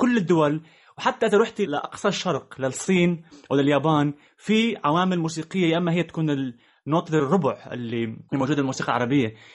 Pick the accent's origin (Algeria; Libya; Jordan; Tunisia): Jordan; Amman, Amman Governorate; now in Amman, Jordan; أنا تربيت ببيت عراقي بالأردن بعمان، عمان والأردن هي وطني، يعني هو بلدي، بس بالبيت تقاليدنا العراقية، من الأكل، من اللهجة، من الأعياد كمان. طبعا دائما ببالي جذوري بالعراق، يعني ببغداد قريب على نهر دجلة في بيتنا